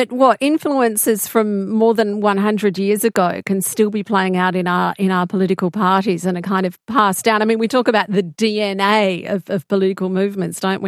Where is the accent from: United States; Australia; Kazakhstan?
Australia; South Australia; born there; I was born in South Australia